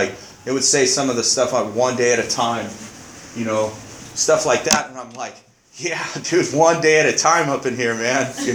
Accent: California, United States; I'm from the Inland Empire area.

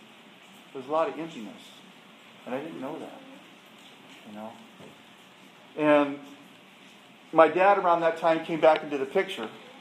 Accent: Guadalupe, California, United States; also born or lived in Fort Worth; I was born in Fort Worth, Texas. I don't know anything about Texas. Zero. My parents moved a lot. My dad was in the service. And we landed in Guadalupe, California in the year of 1962.

